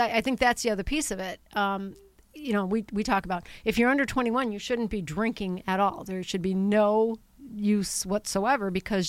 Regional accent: Kenosha, Wisconsin, United States; I was born and raised in Kenosha

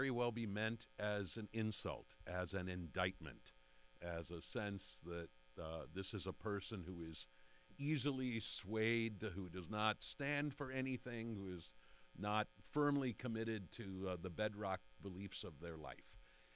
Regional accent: Wisconsin, United States; And of course, I am American, speaking to you from Wisconsin.

